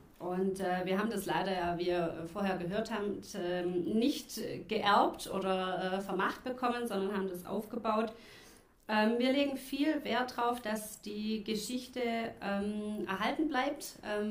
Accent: Mössingen, Baden-Württemberg, Germany; aus Mössing, aus Belsen, aber das kennen die wenigsten.

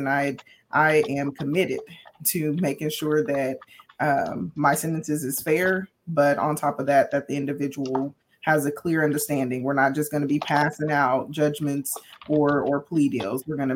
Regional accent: Arlington, Texas, United States; also born or lived in Oklahoma; I'm a native of Oklahoma, but I grew up right here in Tarrant County in Arlington, Texas.

